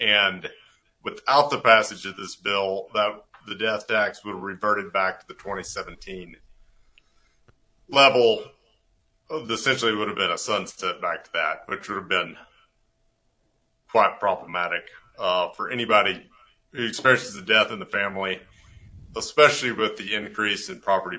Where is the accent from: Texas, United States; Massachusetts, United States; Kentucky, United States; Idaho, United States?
Texas, United States; Comanche; Sure, I grew up in Comanche, Texas, part of a ranching family there, Dudley Brothers Ranch.